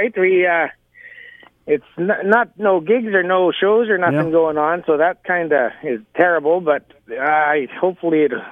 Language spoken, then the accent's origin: English; Swan River, Manitoba, Canada; now in Clearwater, Canada; I come from Swan River, Manitoba. I moved out to the oil field here probably in about 2005, I guess. I started in the oil field in Hinton, Alberta, and I moved to Calgary to start doing my music career.